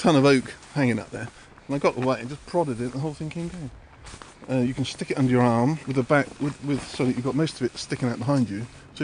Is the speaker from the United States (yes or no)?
no; South West England, United Kingdom; Well, I grew up in South Wiltshire. I grew up on a farm, and we, being lads, had the sort of the run of the place.